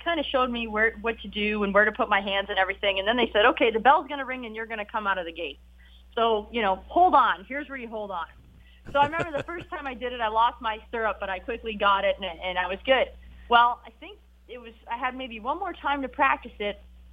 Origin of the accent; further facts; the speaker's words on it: Canada; in Canada, where I was from, I was 4 hours from Woodbine, so, you know, I didn't have a lot of, I guess, Woodbine wasn't a big thing where I was at. It was 4 hours away.